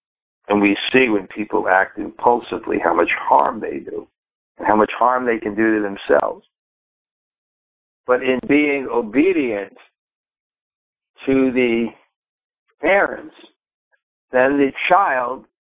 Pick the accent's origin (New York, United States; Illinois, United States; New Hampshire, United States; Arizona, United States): New York, United States; I appreciate that there was some guidance from a higher perspective than my own growing up in New York.